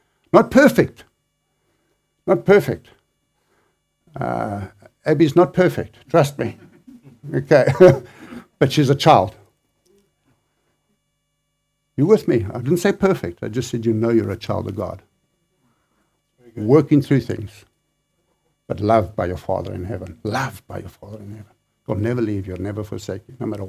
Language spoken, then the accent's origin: English; South Africa; I grew up in South Africa, and I'm ashamed to say that. I grew up in the apartheid years